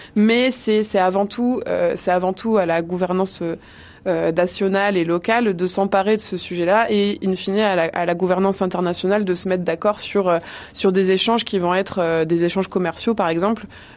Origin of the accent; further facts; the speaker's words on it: France; nous, en tant que Français, ça serait de réduire sa consommation de viande